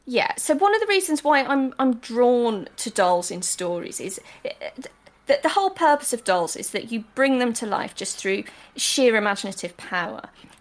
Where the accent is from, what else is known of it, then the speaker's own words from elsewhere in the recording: Birmingham, West Midlands, United Kingdom; my dad was Irish, and I grew up in Birmingham, and in a very sort of... typical Edwardian terrace